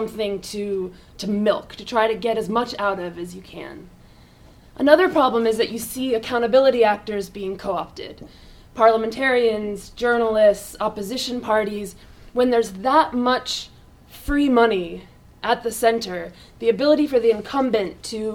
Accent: New York, United States; I was, as a New Yorker, excited about the idea of just a garage

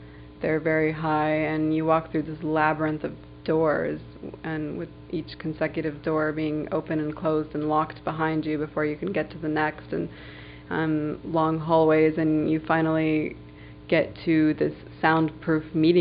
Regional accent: United States; They didn't believe that I could possibly be Muslim because I was raised in America

